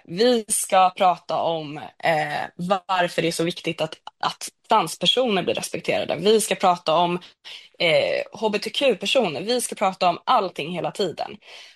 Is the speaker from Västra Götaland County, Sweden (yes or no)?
no; Handen, Stockholm County, Sweden; jag är uppvuxen i Handen som är liksom långt ut från Stockholms innerstad